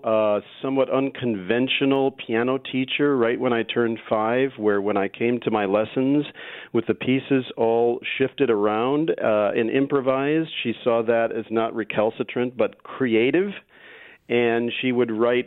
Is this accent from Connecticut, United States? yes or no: no; Wisconsin, United States; My dad always spoke as we were growing up in Wisconsin that beware of those people on the West Coast and the East Coast.